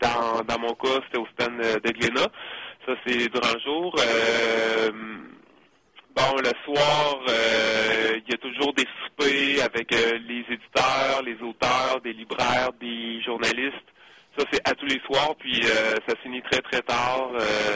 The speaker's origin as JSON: {"language": "French", "region": "Quebec", "country": "Canada", "said": "puis je leur dis que je suis québécois, je fais une série ici au Québec, tout ça."}